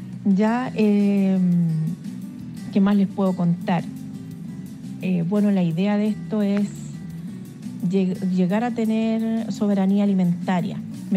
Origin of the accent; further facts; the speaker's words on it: Lampa, Santiago Metropolitan Region, Chile; Soy de Chile, de la comuna de Lampa, región metropolitana.